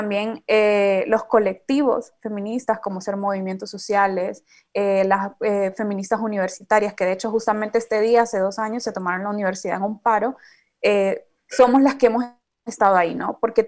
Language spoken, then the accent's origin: Spanish; Honduras; como hondureña